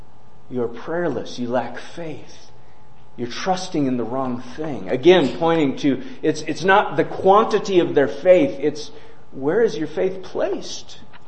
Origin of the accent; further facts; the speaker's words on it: Minnesota, United States; I grew up in Minnesota. I'd never really seen mountains. I mean, technically we have one hill they call a mountain